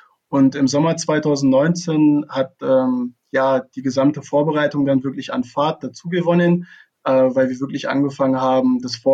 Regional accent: Braunschweig, Lower Saxony, Germany; born there; now in Hannover, Germany; Ich bin 27 Jahre alt und komme aus dem wunderschönen Hannover. Bin gebürtiger Braunschweiger.

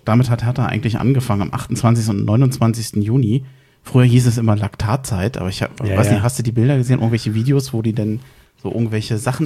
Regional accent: Berlin, Germany; ich bin zwar in Berlin aufgewachsen

